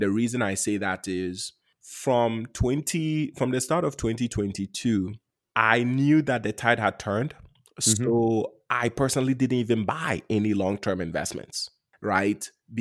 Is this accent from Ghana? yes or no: yes; Ghana; Because I was born and raised in Ghana.